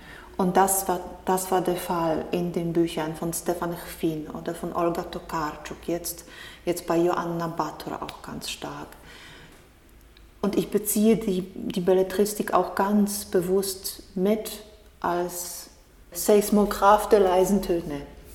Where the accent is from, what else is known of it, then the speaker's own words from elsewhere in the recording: Legnica, Lower Silesian Voivodeship, Poland; in Legnica, in meiner Heimatstadt